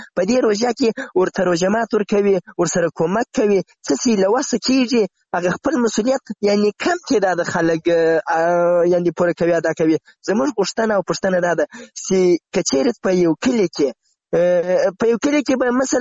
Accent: Zabul, Afghanistan; now in Ghazni, Afghanistan

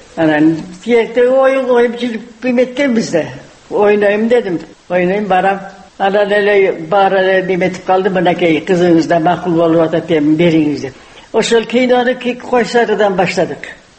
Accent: Karakol, Issyk-Kul Region, Kyrgyzstan; also born or lived in China; Мен кичине кезимде Каракол шаарында туруп турабыз. Кытайдан качып кайра келгенден кийин

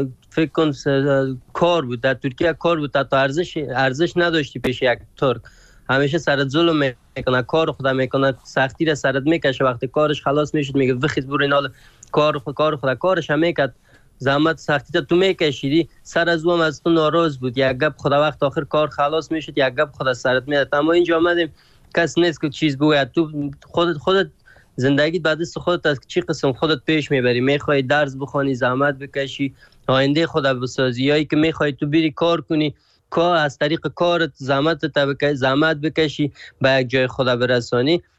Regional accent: Afghanistan; بگویم از افغانستان هستم

